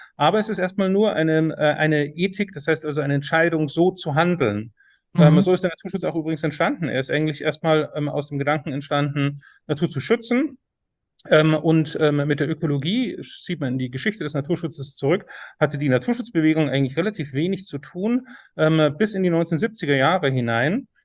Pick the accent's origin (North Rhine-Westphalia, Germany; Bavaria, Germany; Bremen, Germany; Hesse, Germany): Bavaria, Germany; wenn ich nach Bayern zurückkomme, ich lebe aktuell in Sachsen, aber wenn ich nach Bayern zurückkomme und ich sehe das indische Springkraut, dann ist das meine Heimat.